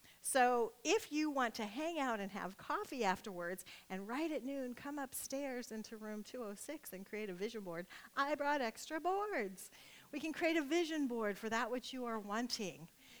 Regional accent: Nebraska, United States; I'm from Nebraska, so when it rains, I always think, it seems like a lot of people make things, oh, it's raining.

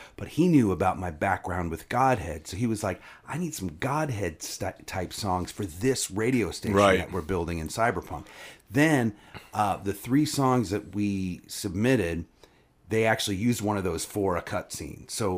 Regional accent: Virginia, United States; I grew up in Virginia, near there, in the woods of Virginia.

